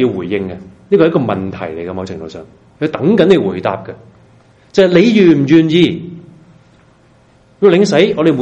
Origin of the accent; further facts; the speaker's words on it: China; 我们中国人很少讲这些东西